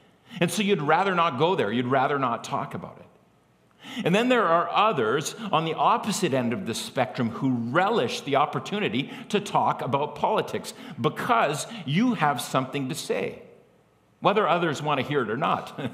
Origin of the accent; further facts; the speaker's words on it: Canada; but I am also Canadian, and I'm proud of that.